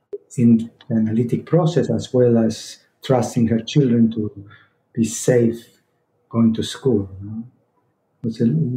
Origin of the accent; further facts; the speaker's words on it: Argentina; So growing up in Argentina, in a kind of a, I had like a double academics. In the morning was popular school, regular school, official school. In the afternoon, the Jewish seminar.